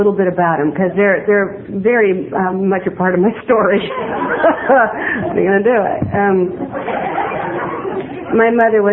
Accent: San Francisco, California, United States; now in West Hollywood, United States; I was born in San Francisco. I was born and raised there. I'm really from San Francisco. And I'm a North Beach girl. And then my family moved down the peninsula

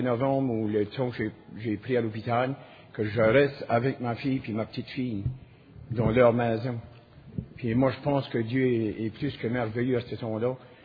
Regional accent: New Brunswick, Canada; Je viens de l'Acadie, moi pareil, je viens du pays de la Sagouine.

